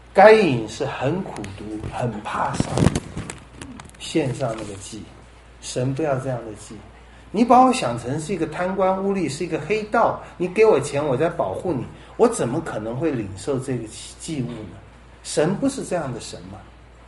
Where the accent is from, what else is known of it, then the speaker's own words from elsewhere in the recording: China; 照我们现在这种我们中国人送红包，如果你的红包被退回了，那表示什么？